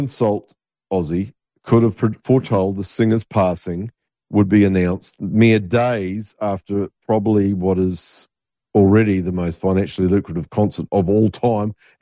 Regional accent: Munster, Ireland; I'm from Kerry, in Ireland.

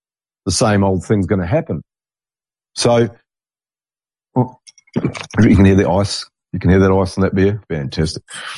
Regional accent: New Zealand; I grew up in New Zealand in a beautiful area. It looks exactly like where I live now.

